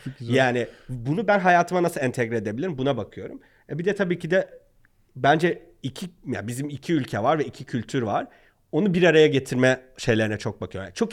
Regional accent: Urfa, Şanlıurfa, Turkey; Yani ben Urfalıyım yani.

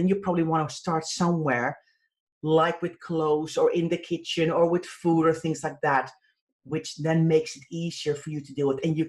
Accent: Netherlands; I'm from Holland, as most of our listeners know

